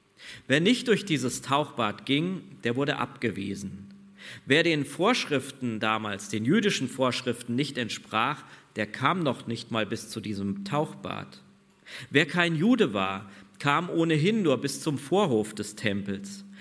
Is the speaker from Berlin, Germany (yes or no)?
yes; Berlin, Germany; born there; 1967 wurde ich in Berlin geboren und viele von euch werden sich erinnern, das war die Zeit, wo eine Mauer diese Stadt teilte, nämlich den Osten vom Westen.